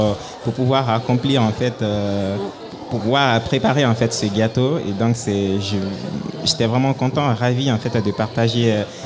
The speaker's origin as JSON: {"language": "French", "country": "Guinea", "said": "Alors, moi, je suis originaire de Guinée-Conakry, qui est située au centre de l'Afrique occidentale, très proche du Mali, Côte d'Ivoire, Sénégal et Sierra Leone."}